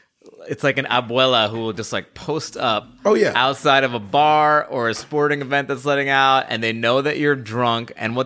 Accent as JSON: {"language": "English", "town": "Compton", "region": "California", "country": "United States", "tie": "born or raised there", "said": "Let me preface by saying I grew up in Compton."}